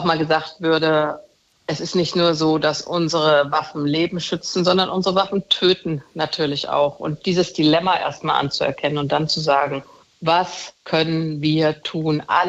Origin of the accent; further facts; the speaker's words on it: Germany; Und ich als Deutsche werde überhaupt nichts sagen können, was die Ukraine zuzugestehen hat